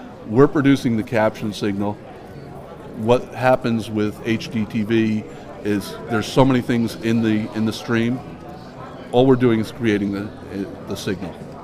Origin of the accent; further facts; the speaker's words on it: Connecticut, United States; I'm from Connecticut, and the Connecticut Network is our state public affairs network